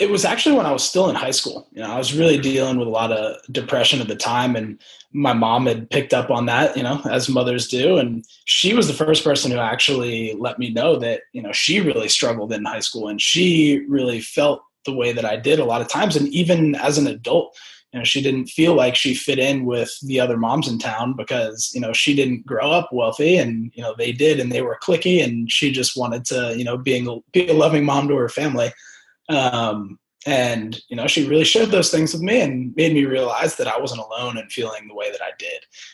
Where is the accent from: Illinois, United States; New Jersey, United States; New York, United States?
New Jersey, United States; So I'm from New Jersey originally, from a pretty small town, relatively wealthy and conservative. And, you know, I definitely grew up around a lo